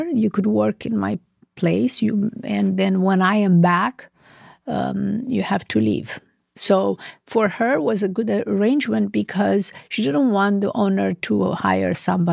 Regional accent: Romania; English is a second language; now in United States; So I grew up in Romania, and after the communist regime came to power, things slowly start changing.

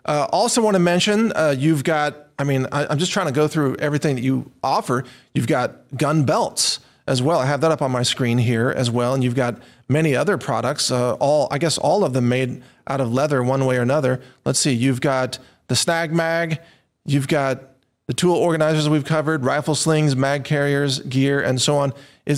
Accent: United States; Well, as an American, I should know at least that much of American history

